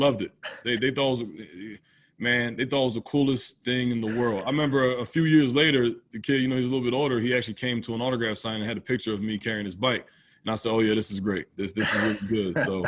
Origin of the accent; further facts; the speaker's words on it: Blackwood, New Jersey, United States; Where I grew up is right outside of Philadelphia. So that Philadelphia area is definitely Philly's a sports town all the way.